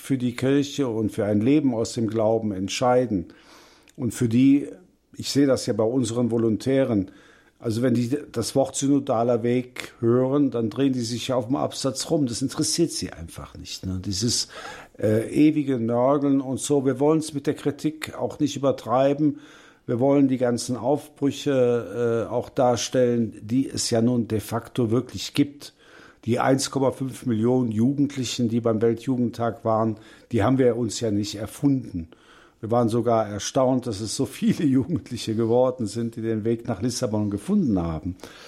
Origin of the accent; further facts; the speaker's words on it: Cologne, North Rhine-Westphalia, Germany; born there; Ich bin in Köln geboren, kölsch-katholisch